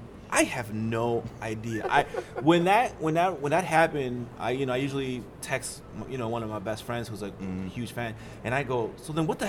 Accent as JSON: {"language": "English", "town": "Queens", "region": "New York", "country": "United States", "said": "Like, I'm from Queens. I'm from New York."}